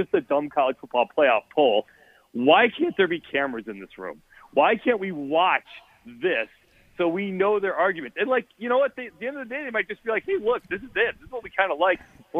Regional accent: Minneapolis, Minnesota, United States; No, I'm with you. I grew up in Minneapolis.

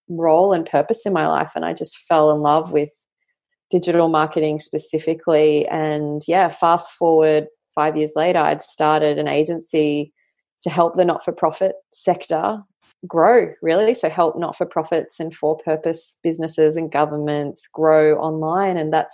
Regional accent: Queensland, Australia; also born or lived in Amsterdam, Netherlands; I was born in Amsterdam and raised in Queensland to some immigrant parents. My mother's Dutch, my father's Egyptian

